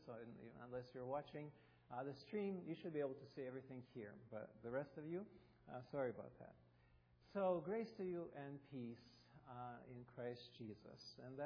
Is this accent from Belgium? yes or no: no; Russia; I come from Russia, as you can see